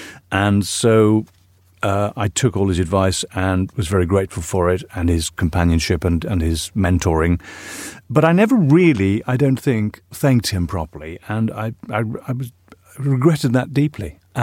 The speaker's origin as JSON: {"language": "English", "country": "Ireland", "said": "Both our fathers are from Belfast. He's from Ireland. I'm from Ireland."}